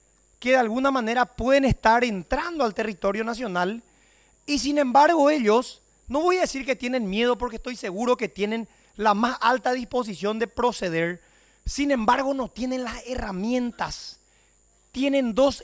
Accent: Alto Paraná, Paraguay; Repito una vez más, yo que vengo del Alto Paraná, la dinámica en cuanto a la inseguridad en la frontera es completamente distinta

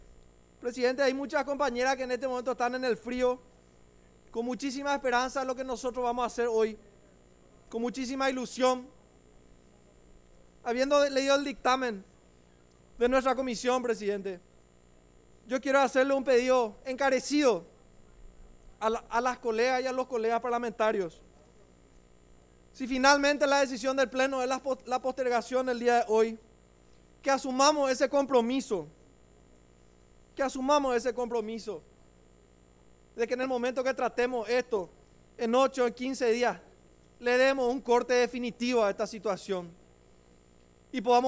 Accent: Paraguay; le demos eso como paraguayos

